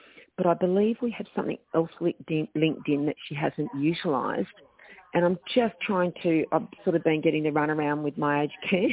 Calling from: Gold Coast, Queensland, Australia; I'm just ringing up to get some information. I'm over from the Gold Coast.

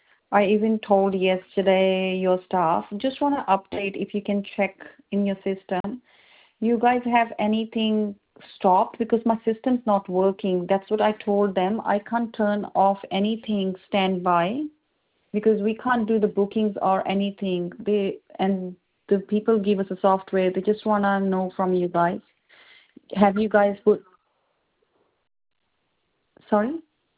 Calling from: Sydney, New South Wales, Australia; Hi, I'm calling from Sydney.

